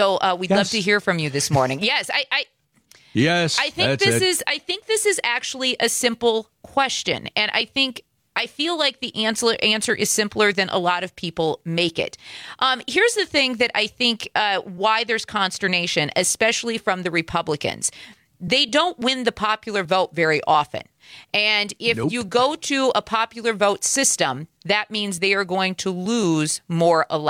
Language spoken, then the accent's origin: English; South Dakota, United States; I grew up in South Dakota, right?